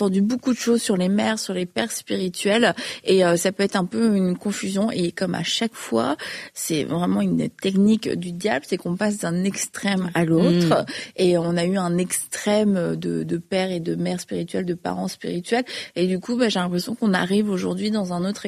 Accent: Obedjiwan, Quebec, Canada; je suis originaire d'Obedjiwan et j'ai assisté à la conférence Guérison et Réveil. Obedjiwan est une réserve au Québec.

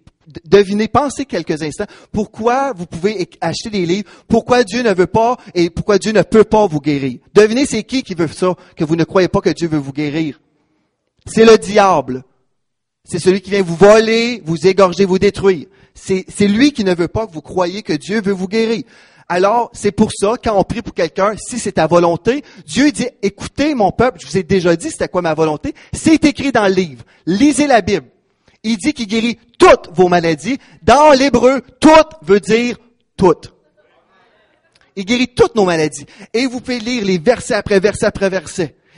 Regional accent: Canada; Parce que même si on est Canadien

